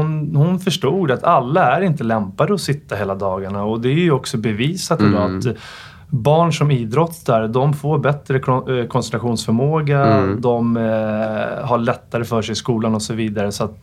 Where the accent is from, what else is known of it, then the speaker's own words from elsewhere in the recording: Stockholm, Stockholm County, Sweden; Ja, jag växte upp i Farsta. Så ganska nära här från Haninge då.